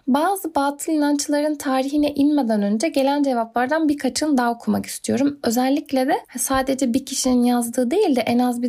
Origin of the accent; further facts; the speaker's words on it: Erzincan, Turkey; Bizim hani ben Erzincanlıyım. O tarafta da bence dikkate alınıyor bu.